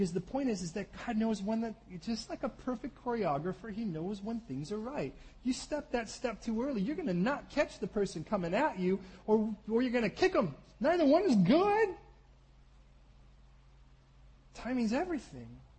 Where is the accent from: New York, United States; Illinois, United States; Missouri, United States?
Illinois, United States; Chicago; I come from Chicago, so thinking of the streets, not that difficult.